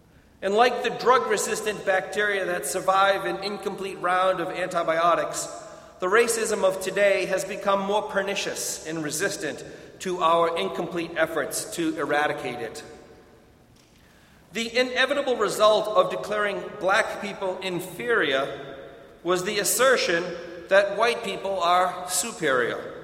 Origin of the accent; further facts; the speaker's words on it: Boston, Massachusetts, United States; I'm from Boston, and every year I make a comment about my accent